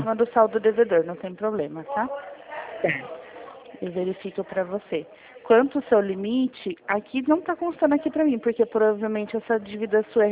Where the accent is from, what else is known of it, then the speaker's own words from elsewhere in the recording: Jundiaí, São Paulo, Brazil; eu sou da cidade de Jundiaí.